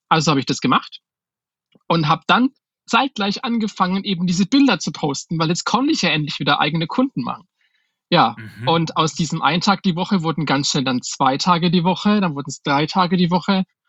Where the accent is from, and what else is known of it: Schweinfurt, Bavaria, Germany